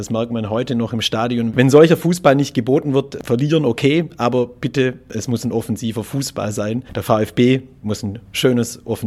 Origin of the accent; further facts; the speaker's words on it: Baden-Württemberg, Germany; So als Schwabe ist es dann eben doch der VfB